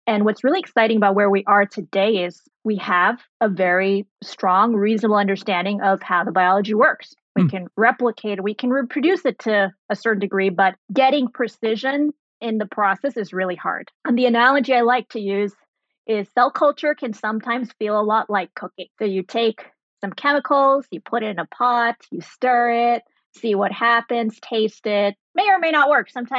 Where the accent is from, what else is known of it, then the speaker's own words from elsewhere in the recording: Germany; also born or lived in Saudi Arabia / Sri Lanka; So I was born in Saudi Arabia. I grew up in Germany. Went to high school in Sri Lanka